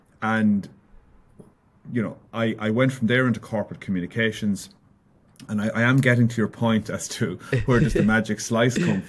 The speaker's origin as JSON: {"language": "English", "town": "Ballinasloe", "region": "Connacht", "country": "Ireland", "tie": "born or raised there", "said": "I'm Irish, as you know, and I grew up in a small town in the west of Ireland, a place called Ballinasloe, in a county called Galway. And I grew up in a family business"}